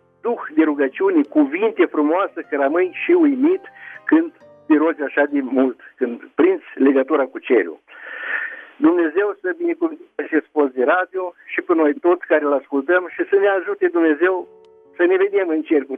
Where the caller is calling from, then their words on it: Câmpulung Moldovenesc, Suceava County, Romania; de la Câmpul Lung Moldovenesc, care intru pentru prima dată la acest post de radio